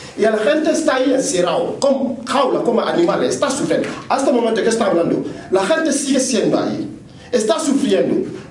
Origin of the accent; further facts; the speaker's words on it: Guinea; Spanish is a second language; cuando le he presentado a la gente que soy de Guinea Conakry